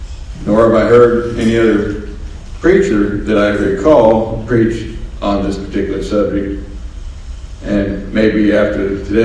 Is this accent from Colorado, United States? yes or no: no; Kentucky, United States; I'm from Kentucky.